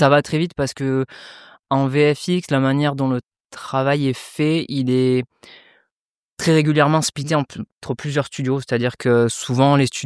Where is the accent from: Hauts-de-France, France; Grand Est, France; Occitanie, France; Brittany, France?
Occitanie, France; comme j'ai grandi en Aveyron, j'avais pas forcément la possibilité de pouvoir bénéficier du bac art appliqué.